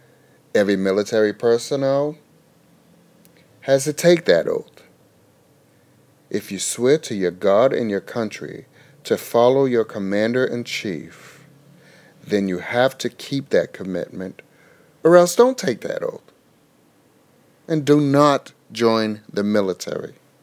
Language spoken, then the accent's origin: English; United States; I am able to put aside my personal beliefs and my political beliefs to recognize I am an American first, and our president is my leader.